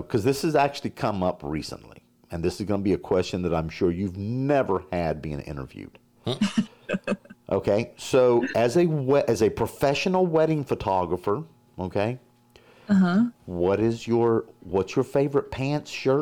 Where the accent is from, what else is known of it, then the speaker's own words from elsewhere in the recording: North Carolina, United States; now in Oklahoma, United States; I'm not from Oklahoma. I grew up in North Carolina and around the world. And then I settled in Oklahoma after I left the military.